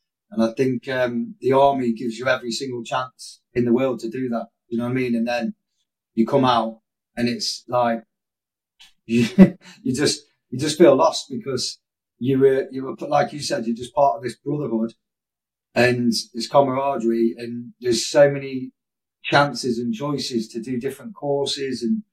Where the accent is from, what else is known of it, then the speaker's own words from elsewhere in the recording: Stafford, West Midlands, United Kingdom; And anyway, I got back to my hometown, Stafford, where I live, to the station.